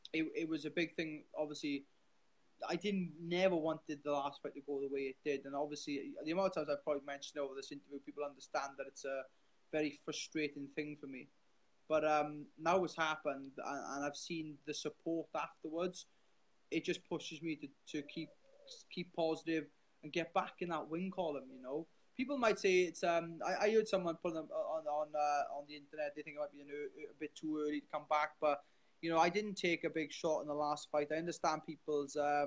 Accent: Wales, United Kingdom; being Welsh and represent the Welsh people. Like I said, I grew up watching a lot of Welsh sport

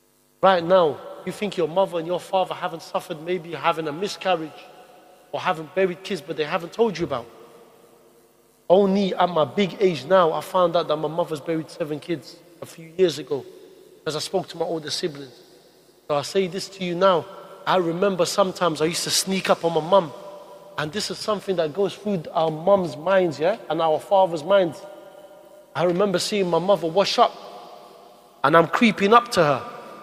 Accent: Mosul, Nineveh, Iraq; I come from Iraq. I come from Mosul, bro.

